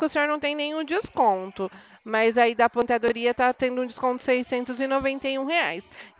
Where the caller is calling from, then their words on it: Presidente Prudente, São Paulo, Brazil; Eu falo da cidade de Presidente Prudente.